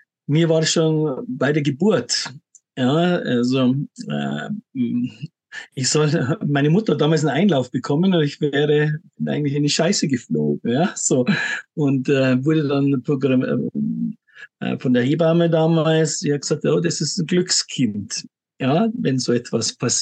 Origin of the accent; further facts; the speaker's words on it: Munich, Bavaria, Germany; bin in München, ja, bin auch gebürtiger Münchner, war aber schon ein bisschen unterwegs in der Welt auch und bin 57